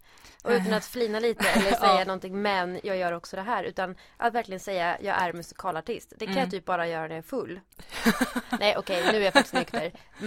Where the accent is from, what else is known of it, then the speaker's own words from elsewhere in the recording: Uppsala, Uppsala County, Sweden; Jag kommer från Uppsala och jag är musikalartist.